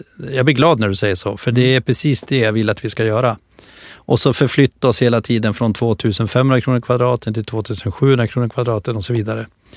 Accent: Östersund, Jämtland County, Sweden; det som är skönt där jag kommer från Östersund, Åretrakten, det är att vi har vår 5:e säsong nu.

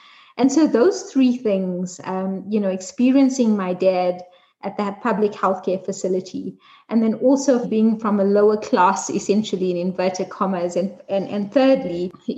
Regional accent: South Africa; growing up in South Africa, living in a community that the apartheid government sort of put us according to our races

